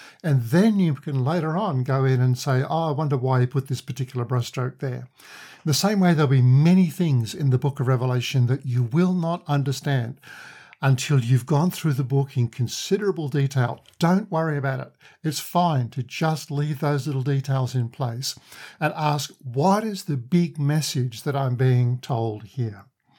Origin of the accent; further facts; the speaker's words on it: Perth, Western Australia, Australia; from Perth, Western Australia, and I'm seeking the kingdom.